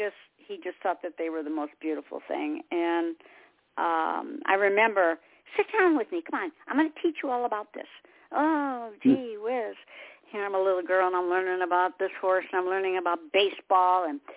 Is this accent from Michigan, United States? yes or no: yes; Detroit, Michigan, United States; Well, you know, I'm from Detroit.